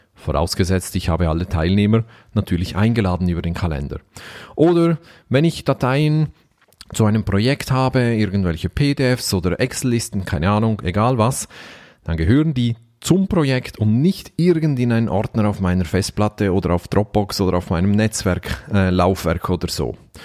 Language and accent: German; Switzerland; Sogar ich als Schweizer kenne das deutsche Sprichwort